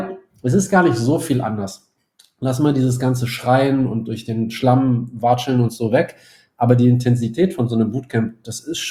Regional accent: Berlin, Germany; ich bin in Berlin aufgewachsen, habe in Berlin studiert und habe dann nach dem Studium ein bisschen gereist

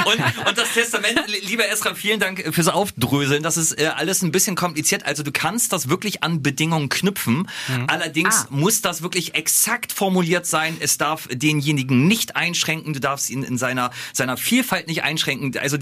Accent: Lower Saxony, Germany; ich komme ja aus dem Landkreis Cuxhaven

